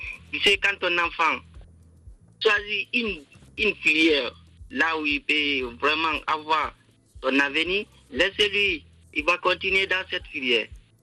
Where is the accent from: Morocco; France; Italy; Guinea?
Guinea; surtout chez nous en Guinée ici